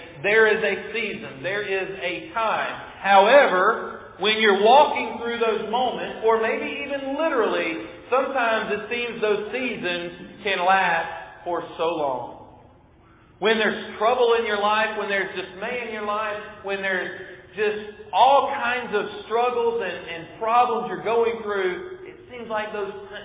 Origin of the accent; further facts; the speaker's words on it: Sims and Wilmer, Alabama, United States; I grew up in Sims and Wilmer, Alabama.